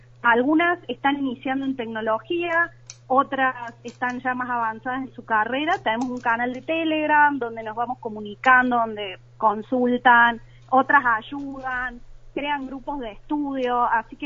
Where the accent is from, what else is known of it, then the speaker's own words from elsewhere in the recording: Córdoba, Argentina; como verán por mi tonada, tiene base en Córdoba